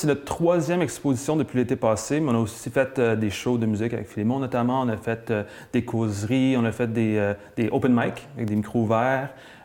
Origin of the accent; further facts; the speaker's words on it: Montreal, Quebec, Canada; born there; Moi, mes grands-parents viennent d'ici. Moi, je viens pas d'ici. Moi, je suis né à Montréal, mais mes grands-parents viennent de Chandler puis de Port-Daniel. Fait que je suis venu où ce que mes grands-parents habitent. Mon père habite ici aussi.